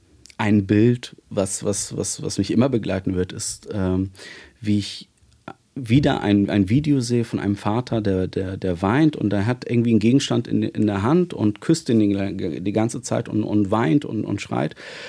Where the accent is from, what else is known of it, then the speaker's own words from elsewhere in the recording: Hamburg, Germany; komme ich eher aus dem Süden, ich bin Harburger Jung, also ich bin Harburg groß geworden und ich bin eigentlich nur per Zufall nach Wilhelmsburg gezogen